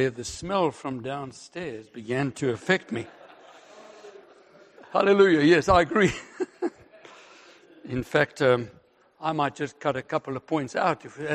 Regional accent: South Africa; I'm from South Africa.

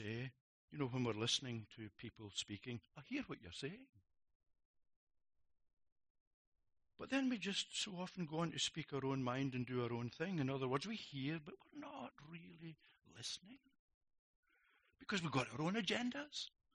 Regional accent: Scotland, United Kingdom; Believe it or not, I'm a Scotsman, but we do have friends in the Midlands of England.

